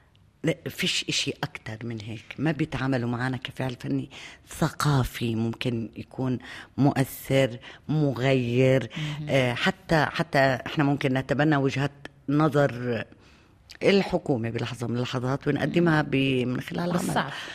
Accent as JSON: {"language": "Arabic", "country": "Jordan", "said": "احنا مثلا نشتري من سوريا ومن مصر ومن كل محل، منشتريش من الاردن"}